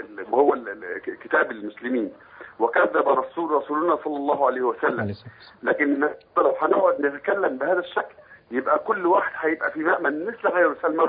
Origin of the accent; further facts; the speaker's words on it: Egypt; عندنا في مصر أكثر من محامي دولي، أنا أحدهم